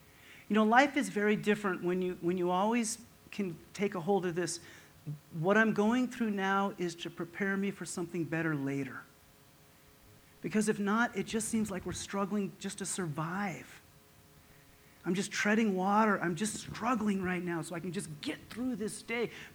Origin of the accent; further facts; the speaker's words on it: Nevada, United States; I went over to the small town I was raised at in Nevada, a tiny little town, ranching town.